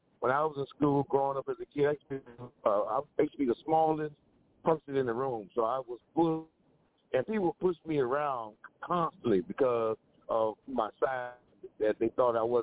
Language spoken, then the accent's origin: English; Homestead, Florida, United States; I'm a native Floridian. I grew up in Homestead, Florida.